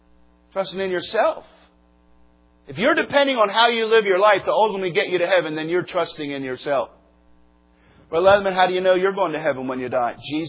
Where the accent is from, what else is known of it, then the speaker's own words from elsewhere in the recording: Telford, Pennsylvania, United States; moved away as an adult; also born or lived in Chattanooga, Tennessee; 1981, I moved from Telford, Pennsylvania, to Chattanooga, Tennessee. I enrolled at Tennessee Temple University. That was the last time I've lived at home. I was 21 years old.